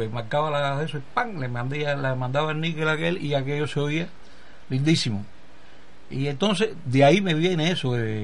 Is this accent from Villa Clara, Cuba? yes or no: no; Havana, Cuba; born there; yo nací en una bodega, en El Morro, ahí en la calle Tagón y Línea.